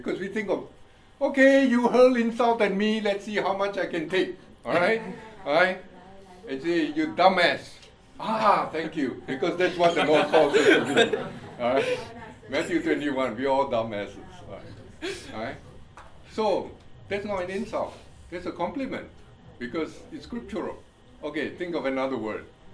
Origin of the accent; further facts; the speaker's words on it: India; accent: Indian; English is a second language; So he thinks I have Indian accent.